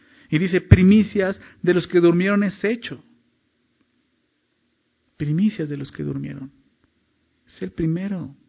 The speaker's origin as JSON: {"language": "Spanish", "country": "Mexico", "said": "El último día, como buen mexicano, ¿no? Ya hasta el último, ¿no?"}